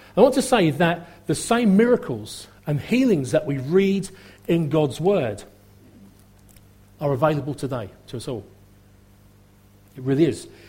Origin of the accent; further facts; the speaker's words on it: East of England, United Kingdom; accent: Norfolk; now in Kent, United Kingdom; there's a little bit of Norfolk come through there. Absolutely beautiful. You know, because I grew up in Norfolk and I moved to Kent. Funnily enough, whenever I speak sometimes, people say, there's something of an accent in there.